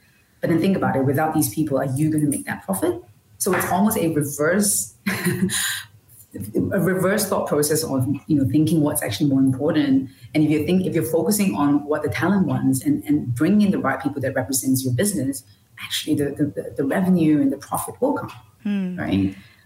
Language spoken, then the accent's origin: English; Malaysia; I'm Malaysian